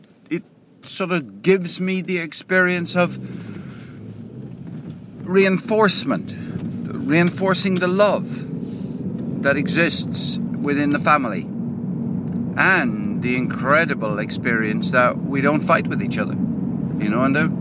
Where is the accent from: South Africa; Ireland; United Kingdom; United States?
Ireland; Limerick, Munster; born there; now in Cork, Ireland; I'm on the road to Limerick from Cork. I live in Cork. I was born in Limerick. So today is a homecoming.